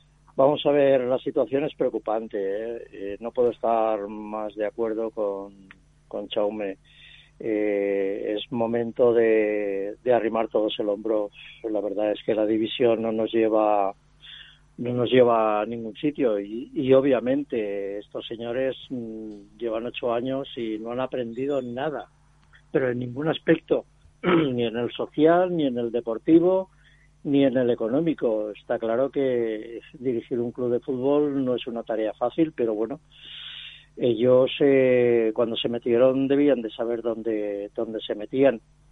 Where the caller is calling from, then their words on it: Valencia, Valencian Community, Spain; de Valencia.